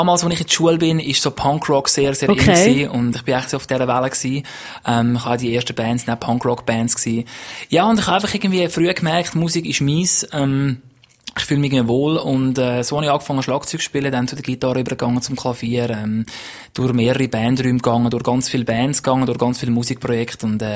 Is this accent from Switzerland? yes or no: yes; Switzerland; Nein, wirklich, also als Schweizer ist es wirklich Top 10.